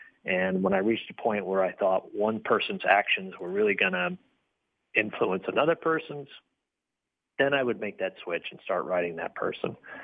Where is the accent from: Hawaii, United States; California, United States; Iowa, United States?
Iowa, United States; Iowa City; It's my hometown, as you mentioned, and it's a great bookstore, a great independent bookstore.